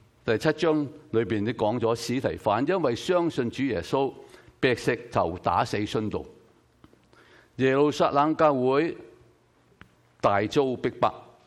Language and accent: Chinese; Guangdong, China; 我们广东人，我们当然跟讲广东人的人传福音，是吧？